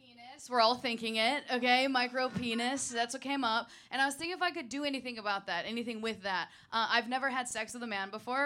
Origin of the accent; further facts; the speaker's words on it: Midwest, United States; I'm from the Midwest, where microdosing is considered drinking 7 Bud Light Platinums at a baptism.